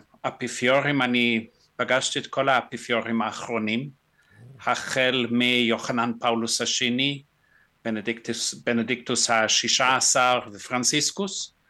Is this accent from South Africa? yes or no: yes; South Africa; now in Israel; אני יליד דרום אפריקה. אני כבר כ-48 שנים בארץ.